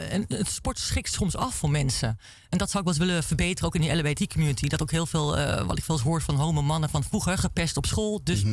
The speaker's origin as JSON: {"language": "Dutch", "region": "Gelderland", "country": "Netherlands", "said": "Wat ik zeg, ik kom van een dorpje van de Veluwe."}